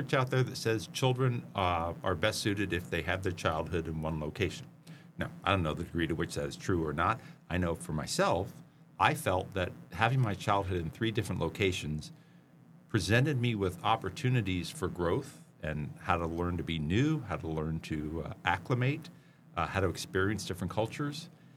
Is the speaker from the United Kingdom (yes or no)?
no; Hawaii, United States; I was born and raised in Hawaii, born in 1970, and my parents had moved there in 58, actually from Queens, New York.